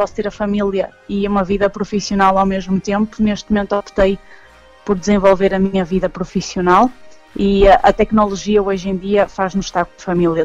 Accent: Portugal; now in Netherlands; Porque não são aconchegados e chegados à família como nós somos, portugueses.

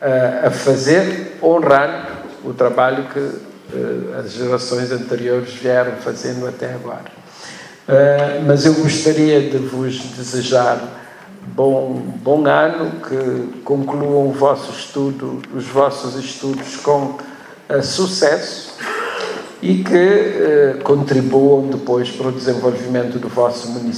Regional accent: Cape Verde; Nós, em Cabo Verde, e vocês estão aqui há pouco tempo, não é?

